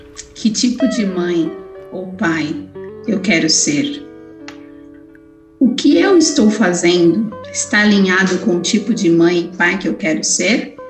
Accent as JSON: {"language": "Portuguese", "town": "Cambuí", "region": "Minas Gerais", "country": "Brazil", "tie": "born there", "said": "Nasci lá numa cidadezinha maravilhosa chamada Cambuí, no interior de Minas Gerais. Sim, eu sou caipira."}